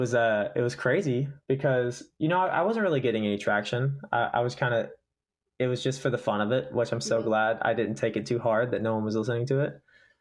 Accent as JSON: {"language": "English", "region": "the South", "country": "United States", "tie": "born or raised there", "said": "Well, I grew up listening to country music because I grew up in the South with my parents"}